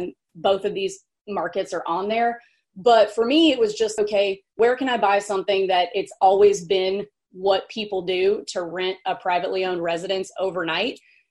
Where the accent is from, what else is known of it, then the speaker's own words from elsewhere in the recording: Mississippi, United States; So I grew up in Mississippi.